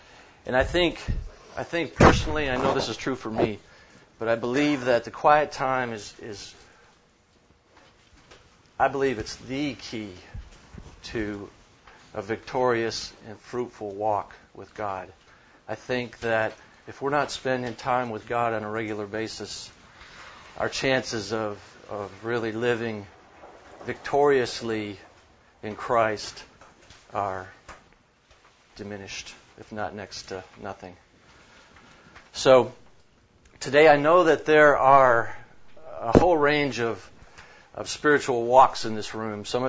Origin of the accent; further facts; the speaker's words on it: Dallas, Texas, United States; also born or lived in Michigan; I'm from Dallas, Texas, by way of Michigan about 25 years ago.